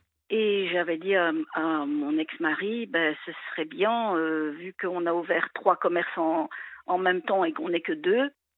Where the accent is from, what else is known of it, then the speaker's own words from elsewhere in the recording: Belgium; parce qu'à l'époque je vivais en Belgique, je suis belge à la base.